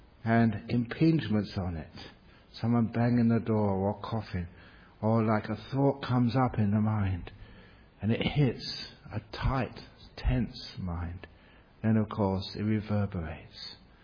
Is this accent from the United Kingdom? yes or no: yes; England, United Kingdom; I said, I'm not crazy, I'm just English.